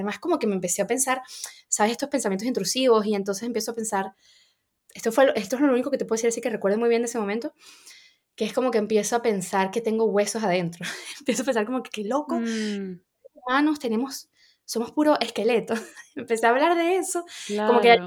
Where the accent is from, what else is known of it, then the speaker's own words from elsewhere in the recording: Venezuela; born there; yo como soy venezolana española tengo pasaporte español y mi DNI y todo, pero es verdad que dice dónde yo nací en Venezuela.